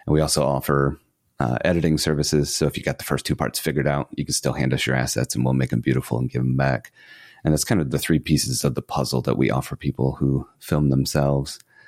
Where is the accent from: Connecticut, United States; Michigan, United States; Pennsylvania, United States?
Michigan, United States; Flint; I'm originally from Flint, Michigan, where I was born and raised up until a couple of years ago.